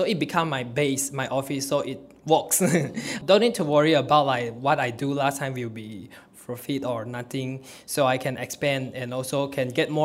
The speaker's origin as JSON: {"language": "English", "town": "Klang", "region": "Selangor", "country": "Malaysia", "tie": "born or raised there", "said": "Because actually I grew up in Klang, this is where I stay."}